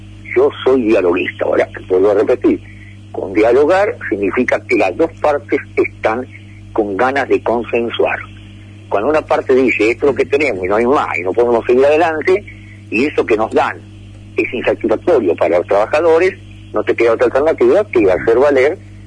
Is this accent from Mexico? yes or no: no; Argentina; Somos todos argentinos, todos debemos apostar a nuestro país